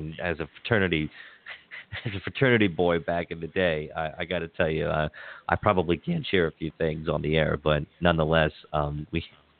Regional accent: Maryland, United States; And growing up in Western Maryland and then going to school in Pittsburgh

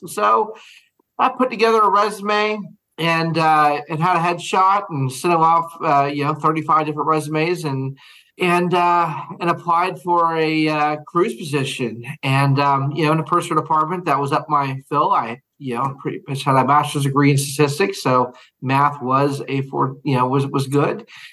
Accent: Houston, Texas, United States; Texas. Houston, Texas.

